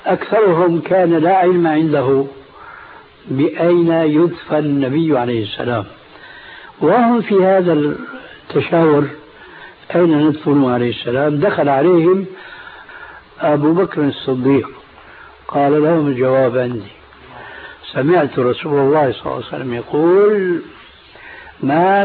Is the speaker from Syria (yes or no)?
yes; Syria; عندنا في الشام